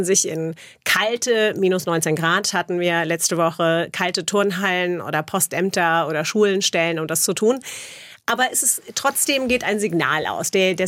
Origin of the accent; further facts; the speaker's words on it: Wiesbaden, Hesse, Germany; Das erinnert mich genau an meine Jugend in Wiesbaden, so 13, 14.